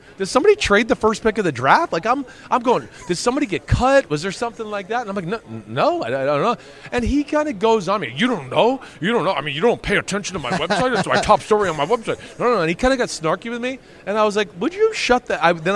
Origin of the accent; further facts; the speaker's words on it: New Jersey, United States; I'm from Jersey. I'm not afraid to kind of just say what's in my brain